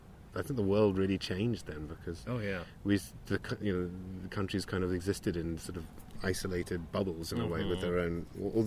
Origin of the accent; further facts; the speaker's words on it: United Kingdom; he's just part of growing up and being British, you know?